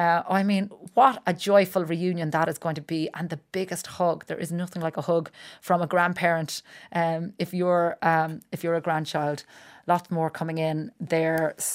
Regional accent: Ireland; And you see, this is what we do as Irish people.

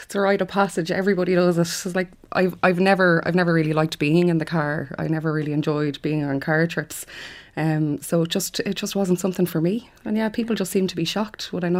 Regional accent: Achill, Connacht, Ireland; now in Galway, Ireland; I live quite close to the city centre, yeah. But I grew up down in Achill. I spent a fair bit of my childhood down there.

